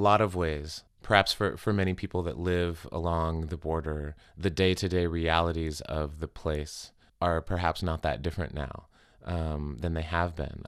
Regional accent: Arizona, United States; I grew up in Arizona. My mother was a park ranger. You know, so I grew up close to the desert.

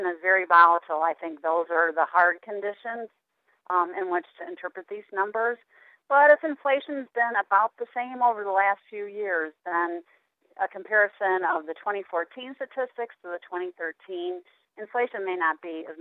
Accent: Michigan, United States; And I came from Michigan

